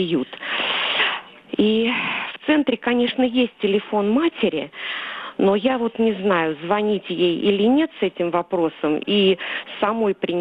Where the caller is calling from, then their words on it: Moscow, Russia; я звоню из Москвы.